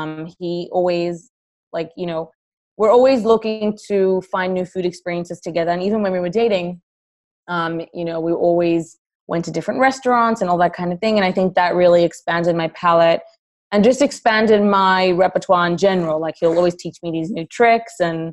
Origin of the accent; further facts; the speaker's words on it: Australia; now in United States; I think Australia has such amazing produce. Way better than what I find here in America.